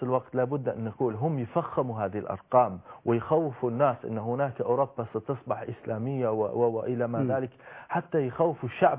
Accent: Switzerland; أنا من سويسرا أشاهد هذا الأمر داخل البلد

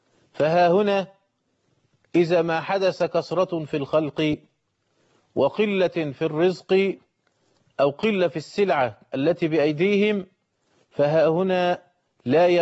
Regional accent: Egypt; حتى انتشر عندنا في مصر الباعة الجائلون وماشي يقول: يا مجنونة يا طماطم

